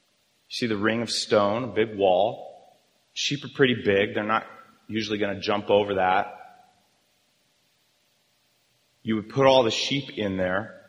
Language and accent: English; Arizona, United States; Where I grew up in Arizona, there was a lot of LDS people living there.